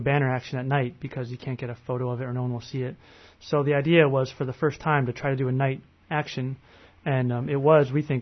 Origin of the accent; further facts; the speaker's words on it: San Diego, California, United States; I'm from San Diego, California